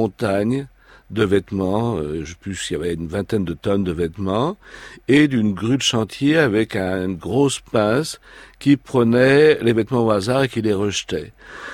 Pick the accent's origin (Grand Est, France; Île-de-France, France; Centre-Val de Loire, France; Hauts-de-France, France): Île-de-France, France; Paris; born there; Moi, je suis né en 44 à Paris